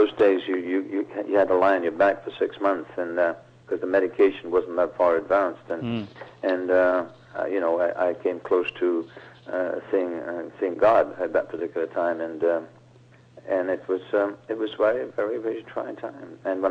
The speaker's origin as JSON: {"language": "English", "town": "Leicester", "region": "East Midlands", "country": "United Kingdom", "tie": "born or raised there", "said": "the University of my hometown in Leicester."}